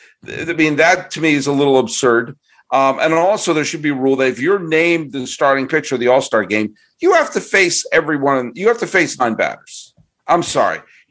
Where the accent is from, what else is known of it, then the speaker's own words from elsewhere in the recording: New England, United States; now in New York City, United States; I grew up in New England as a kid, but I lived many, many years in New York City.